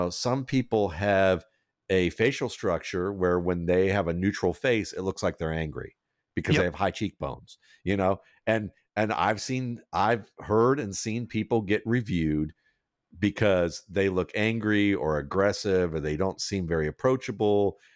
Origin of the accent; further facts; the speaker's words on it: Atlanta, Georgia, United States; I grew up in Atlanta, at least in the suburbs of Atlanta, but like close enough that Atlanta was, downtown was 20 minutes away.